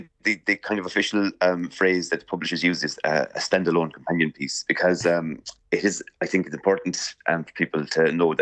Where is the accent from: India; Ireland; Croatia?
Ireland; Munster; People are living in a village in North Tipperary. It's a fictionalized version of my hometown